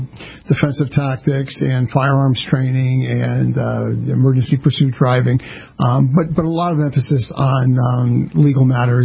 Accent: New Haven, Connecticut, United States; Yeah, I grew up in New Haven. First 24 years of my life was in New Haven, yes.

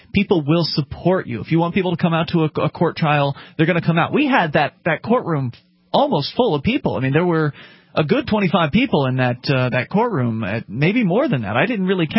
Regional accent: Florida, United States; I was from Florida, nothing like this happened down there.

